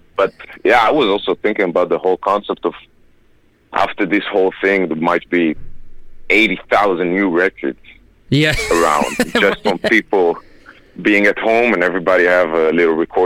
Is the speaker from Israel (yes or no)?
yes; Israel; so I'm from Israel.